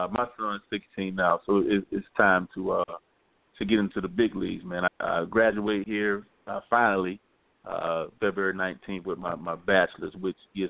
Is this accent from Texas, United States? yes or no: no; Fort Lauderdale, Florida, United States; I can recruit the entire state of Florida due to playing in Tallahassee and being born in Fort Lauderdale.